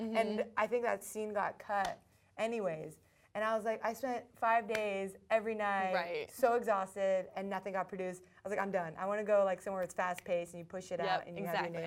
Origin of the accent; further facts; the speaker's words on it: California, United States; I can talk to you so easy because I'm from SoCal.